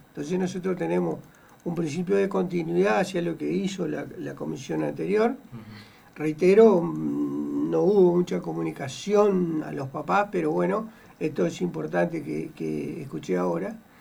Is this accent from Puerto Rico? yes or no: no; Concordia, Entre Ríos, Argentina; now in Santo Tomé, Argentina; yo no soy de acá, uh-huh, yo soy de Concordia, de Entre Ríos, pero hace 7 años que vivo en Santo Tomé